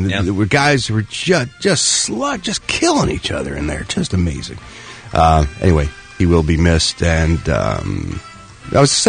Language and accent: English; Philadelphia, Pennsylvania, United States; in the world of my hometown, Philadelphia, where he made his home